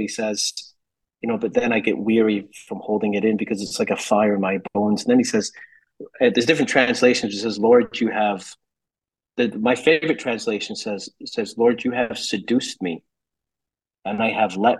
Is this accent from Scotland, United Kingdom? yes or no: yes; Scotland, United Kingdom; I'm Catholic and I'm from Scotland.